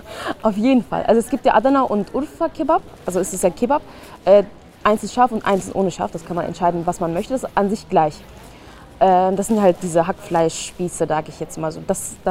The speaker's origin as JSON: {"language": "German", "town": "Wanne-Eickel", "region": "North Rhine-Westphalia", "country": "Germany", "tie": "born or raised there", "said": "mich hier geborgen und dementsprechend kann ich nur sagen, dass Wanne für mich meine Kindheit und meine Heimat ist."}